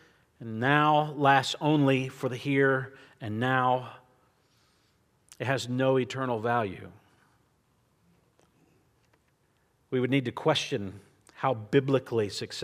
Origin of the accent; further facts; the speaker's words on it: Texas, United States; to use a little good Texas phrase there, being a Texan from the great nation. All hail the Republic.